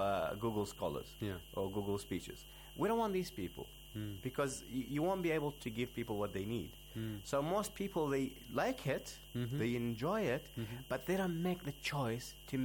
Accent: Australia; I'm from Australia.

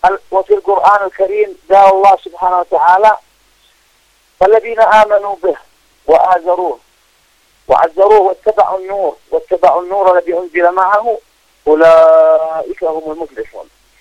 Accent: Yemen; كيمنيين مظلومين محاربين مضطهدين

